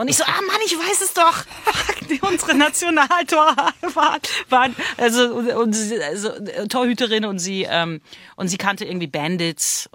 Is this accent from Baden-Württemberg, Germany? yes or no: no; Munich, Bavaria, Germany; Freilich, ich komme auch aus München.